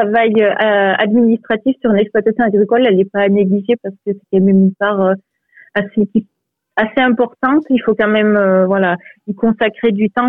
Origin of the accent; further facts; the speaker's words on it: Provence-Alpes-Côte d'Azur, France; Donc, en fait, je suis originaire donc des Hautes-Alpes.